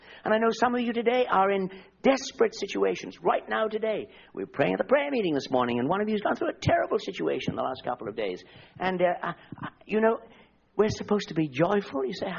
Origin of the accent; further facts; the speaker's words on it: Wales, United Kingdom; I'm a Welshman. I've got strong emotions.